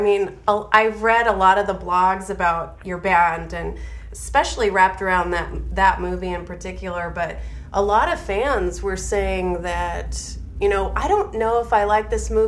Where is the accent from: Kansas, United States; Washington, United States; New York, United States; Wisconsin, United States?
Washington, United States; Seattle; we're originally from Seattle, and I recognized the area code.